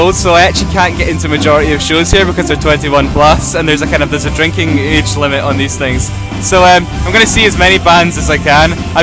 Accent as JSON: {"language": "English", "region": "Scotland", "country": "United Kingdom", "said": "I'm 18 and I'm from Scotland"}